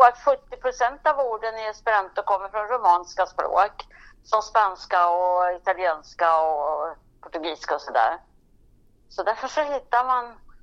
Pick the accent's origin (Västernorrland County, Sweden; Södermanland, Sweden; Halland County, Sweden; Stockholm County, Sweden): Västernorrland County, Sweden; Härnösand; also born or lived in Sundsvall; now in Norrköping, Sweden; jag kommer egentligen från Norrland, från Härnösand i alla fall. Men du vet, jag har bott här sedan 1980 i Norrköping.